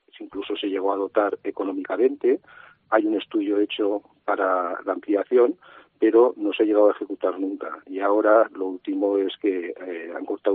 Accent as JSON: {"language": "Spanish", "region": "Aragon", "country": "Spain", "said": "O sea, es que nosotros somos aragoneses, pagamos los impuestos como cualquier aragonés"}